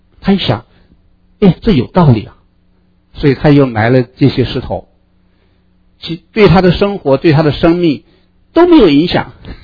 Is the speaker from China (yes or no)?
yes; China; 我们中国人理财之道呢是省，西方的理财之道呢是赚，投资。